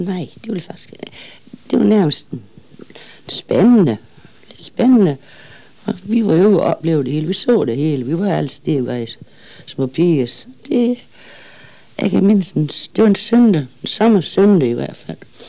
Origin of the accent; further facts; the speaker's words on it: Ydby, Central Denmark Region, Denmark; also born or lived in Dag; Jeg er født i Dag. Ja, krigen var brudt ud, der boede vi i Dag, men så flyttede vi til Ydby lige her. Så min barndom og min første ungdom, det er inde i Ydby.